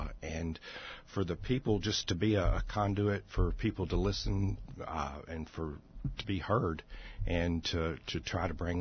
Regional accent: Kentucky, United States; I'm from western Kentucky, which is farmland. It's not the mountains. It's not the horse fields or anything. It's just farmers, rolling hills

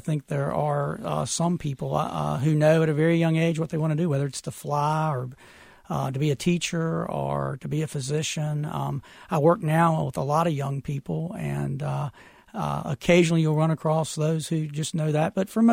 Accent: Burlington, United States; also born or lived in Concord; I did. I grew up in Burlington and attended public schools there.

